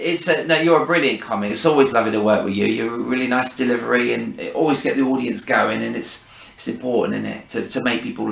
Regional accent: Eastbourne, South East England, United Kingdom; It's really nice to see you in my hometown, actually. I live in Eastbourne

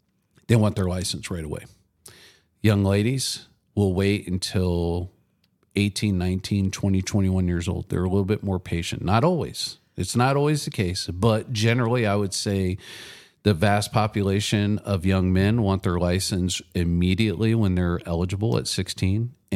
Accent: Soldotna, Alaska, United States; So we're from Alaska and we're from Soldotna, which is about 150 miles south of Anchorage on the roadway, only about 60 miles by the way the crow flies.

